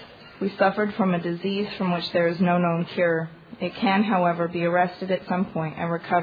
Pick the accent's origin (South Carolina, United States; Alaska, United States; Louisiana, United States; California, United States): Alaska, United States; Anchorage; I'm an addict from Anchorage, Alaska.